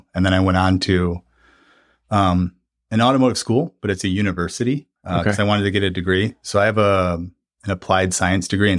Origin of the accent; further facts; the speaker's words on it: Michigan, United States; And I grew up in Michigan, and I got it for Christmas.